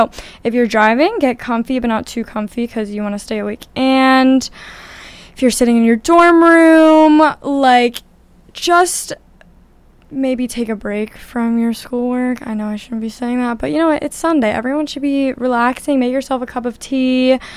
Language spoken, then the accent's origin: English; Philadelphia, Pennsylvania, United States; now in Vermont, United States; I'm from Philly, but and I was there all this summer, but I'm so happy to be back in Vermont.